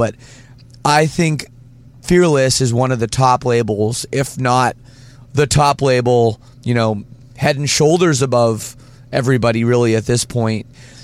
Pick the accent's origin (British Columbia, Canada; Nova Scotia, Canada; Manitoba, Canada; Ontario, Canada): Ontario, Canada; now in Windsor, Canada; I'm from Ontario